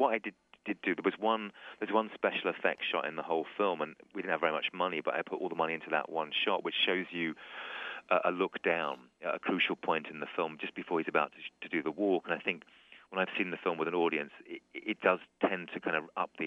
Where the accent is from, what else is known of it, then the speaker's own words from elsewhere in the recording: United Kingdom; He's French, I'm British.